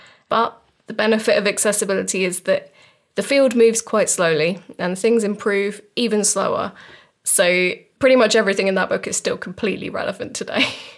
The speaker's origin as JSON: {"language": "English", "country": "United Kingdom", "accent": "British", "said": "you might be able to tell my accent is very British."}